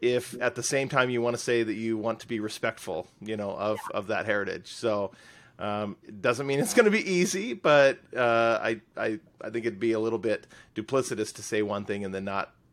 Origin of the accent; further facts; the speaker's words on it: Centralia, Washington, United States; So I'm originally from Centralia, Chehalis area, and that's the Chehalis tribe.